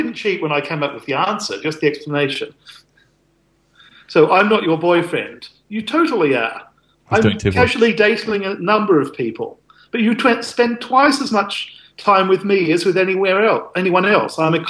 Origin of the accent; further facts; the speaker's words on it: Australia; Yeah, well, I'm Australian, but my parents are both English.